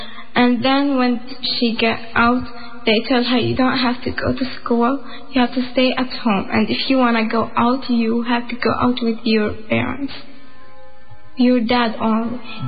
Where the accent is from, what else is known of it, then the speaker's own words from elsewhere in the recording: Palestine; English is a second language; It's not like growing up in another place.